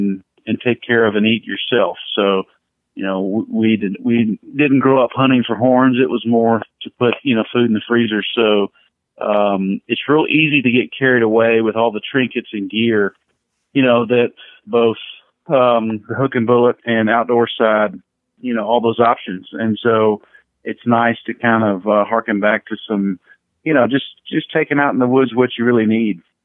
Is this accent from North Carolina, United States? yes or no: yes; North Carolina, United States; Well, growing up in North Carolina, I too was fortunate to our outdoor experiences and weekend campouts and stuff were really family oriented.